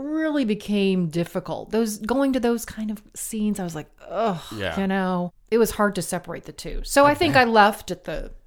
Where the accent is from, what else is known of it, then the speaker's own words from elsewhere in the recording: Detroit, Michigan, United States; And in growing up in Detroit, news people were, they were celebrities.